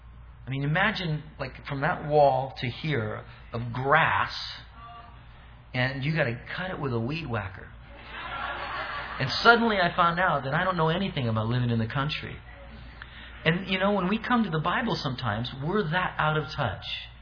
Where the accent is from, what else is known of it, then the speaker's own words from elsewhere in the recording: Anaheim, California, United States; I grew up in Orange County. I grew up in Anaheim. From like fourth grade on, I lived in Anaheim and a little bit in Orange and then in Costa Mesa.